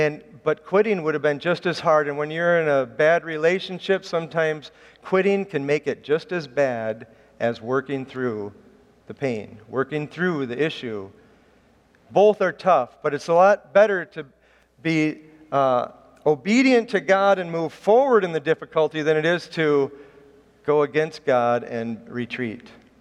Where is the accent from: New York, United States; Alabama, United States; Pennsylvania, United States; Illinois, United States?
Illinois, United States; Chicago; I'm from Chicago, and you can be in the top of the John Hancock Building or what was the Sears Tower, now it's the Willis Tower.